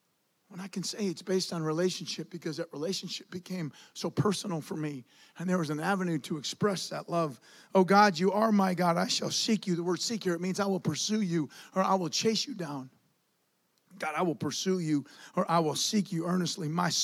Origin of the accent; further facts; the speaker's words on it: England, United Kingdom; I'm an English man who speaks English.